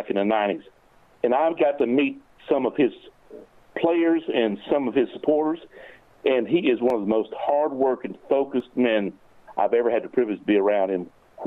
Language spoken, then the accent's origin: English; Georgia, United States; I'm from Georgia, and when I transferred back home was about when he came to LSU.